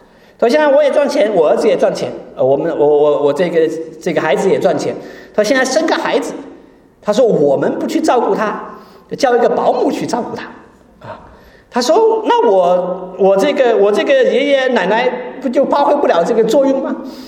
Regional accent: China; 我们中国人过任何节都是要吃饭的

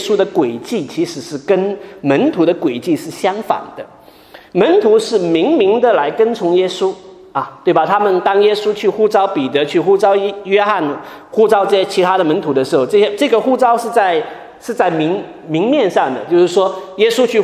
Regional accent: China; 我们平常在我们中国人取名字的时候，就不会在男性的这个名字里面加这么女性化的一个字。

